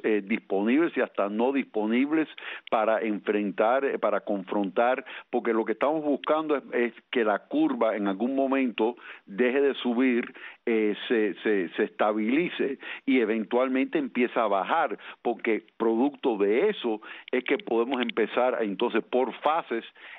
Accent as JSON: {"language": "Spanish", "country": "Cuba", "said": "gracias a Dios, porque yo soy cubano"}